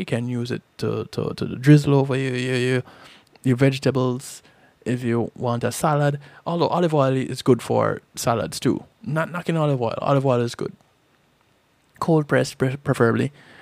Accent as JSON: {"language": "English", "country": "Jamaica", "tie": "born or raised there", "said": "Growing up in Jamaica, sardine, herring, mackerel, these were considered more of poor people food."}